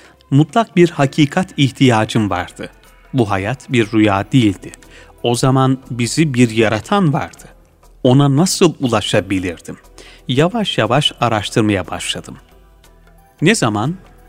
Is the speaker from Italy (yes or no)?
yes; Sicily, Italy; also born or lived in Rome; Yani Sicilya'da ben oralıyım.